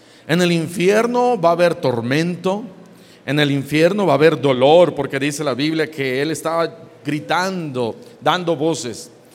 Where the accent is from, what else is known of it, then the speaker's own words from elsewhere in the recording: Iguala, Guerrero, Mexico; Yo crecí en Iguala Guerrero y ahí le decían la antesala del infierno, porque es un lugar que hace mucho calor